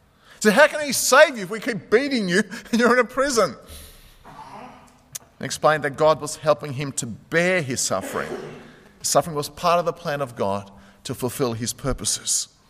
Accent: Australia; born there; I was born in Australia, so I guess I'm a Christian.

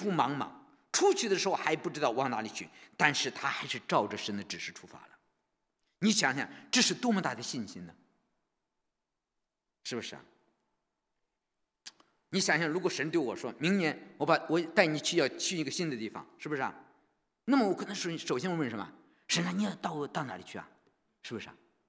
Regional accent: China; 他永远不像我们中国人，我们中国人都有一个安定的家

